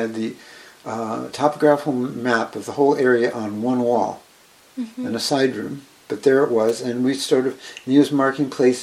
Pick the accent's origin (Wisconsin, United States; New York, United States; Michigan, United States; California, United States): New York, United States; Middletown; born there; I was born in the Sanitarium Hospital in Middletown, New York, 1948, July 8th.